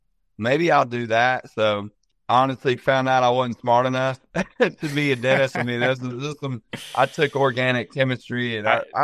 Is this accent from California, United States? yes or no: no; Mobile, Alabama, United States; I was born and raised in Mobile.